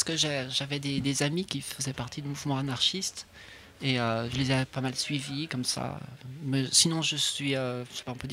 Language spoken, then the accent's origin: French; Lyon, Auvergne-Rhône-Alpes, France; je viens de Lyon et je suis venu avec des collègues musiciens